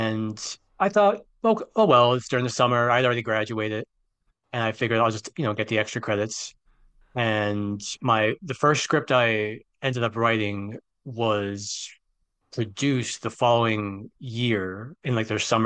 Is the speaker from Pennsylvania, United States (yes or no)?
no; Miami, Florida, United States; Background about me. I grew up in Miami, Florida. youngest of three, Italian Puerto Rican household